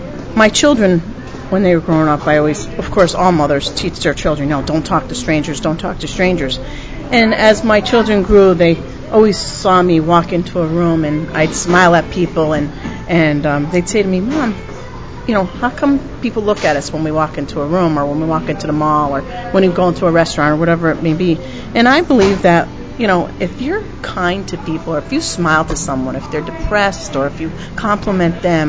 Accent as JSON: {"language": "English", "region": "New York", "country": "United States", "said": "I'm originally from New York. We've been in the restaurant business all our life."}